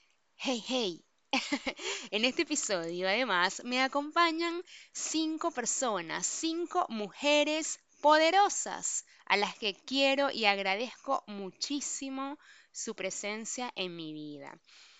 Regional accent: Venezuela; soy venezolana, soy mujer

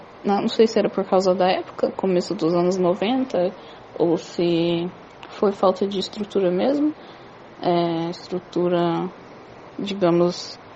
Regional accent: São Paulo, Brazil; born there; tenho 31 anos, nasci em São Paulo, capital

